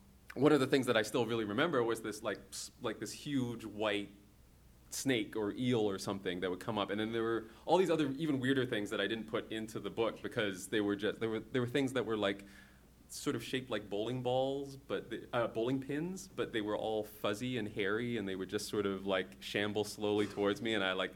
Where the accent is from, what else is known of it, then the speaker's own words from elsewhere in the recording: Hong Kong; now in Canada; I came from Hong Kong when I came to Canada.